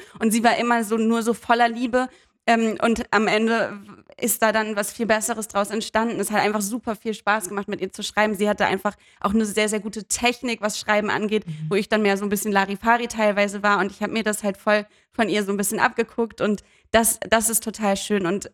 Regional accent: Hamburg, Germany; und dann am nächsten Tag in Hamburg in meiner Heimat.

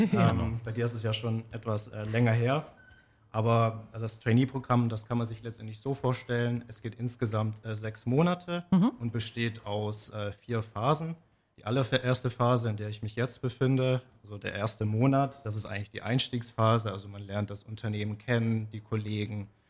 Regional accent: Baden-Württemberg, Germany; ich komme aus Baden-Württemberg. Ich denke, ich hoffe, ich habe inzwischen meinen Akzent

